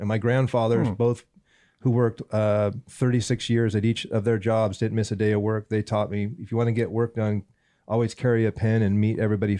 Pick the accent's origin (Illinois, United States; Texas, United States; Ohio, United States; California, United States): California, United States; Born and raised in California, Southern California. Part of it, my parents split up at 9 years old. And we were in Southern California, right near Disneyland.